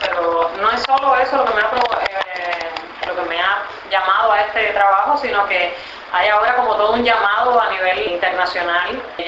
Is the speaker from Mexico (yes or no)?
no; Cuba; Y yo como una cubana y artista en este caso